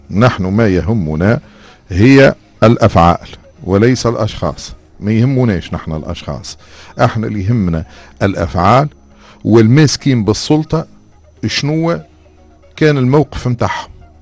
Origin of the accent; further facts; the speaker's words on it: Tunisia; انا كتونسي